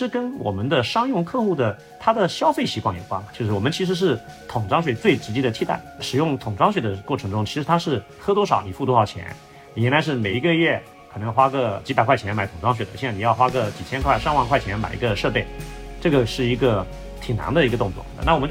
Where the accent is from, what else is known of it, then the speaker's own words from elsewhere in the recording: Changting, Fujian, China; 我是客家人，是在福建闽西龙岩的一个小县城长汀出生长大。